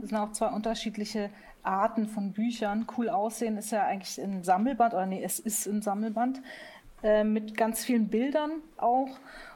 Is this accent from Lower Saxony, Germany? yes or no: no; Munich, Bavaria, Germany; Ich bin ja in München aufgewachsen.